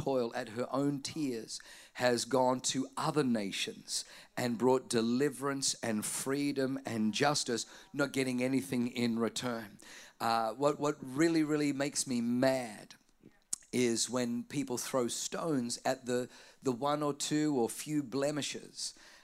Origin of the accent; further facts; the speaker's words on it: Australia; also born or lived in Germany / New Zealand; now in United States; I was born in Europe. I was born in Germany. I grew up in Australia. I've lived in New Zealand. I get to travel quite a bit throughout Asia, throughout Europe, throughout Africa. And now I live in America.